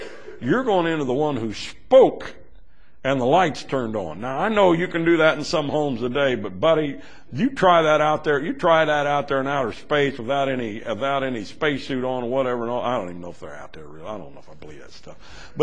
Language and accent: English; Kansas, United States; I'm from Kansas, but I ain't stupid.